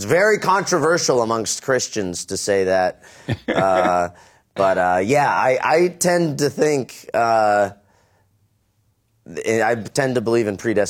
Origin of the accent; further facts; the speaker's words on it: San Diego, California, United States; now in South Carolina, United States; I'm from San Diego, yeah. Yeah, California guy.